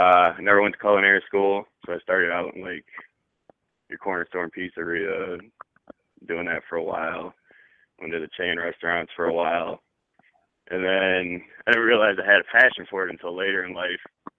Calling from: Michigan, United States; from Michigan.

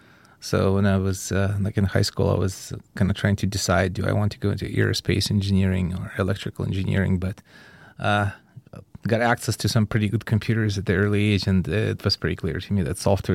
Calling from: Oakland, California, United States; I'm joining you from Oakland, California.

